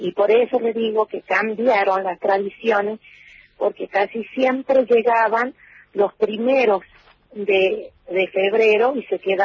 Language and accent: Spanish; Catamarca, Argentina; yo me siento catamarqueña. Sí, me siento catamarqueña porque mi niñez, mi juventud, mi adolescencia, todo. Y ahora me adulté, estoy acá, en mi pueblo.